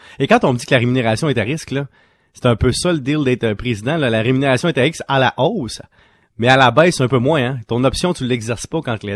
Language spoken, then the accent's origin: French; Canada; comme on est Canadien